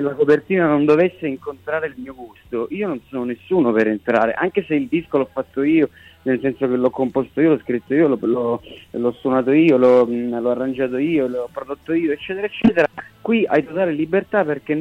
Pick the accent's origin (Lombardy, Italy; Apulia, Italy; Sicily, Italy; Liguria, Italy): Sicily, Italy; Messina; Siamo quasi tutti di Messina, a parte uno. 4 su 5 siamo di Messina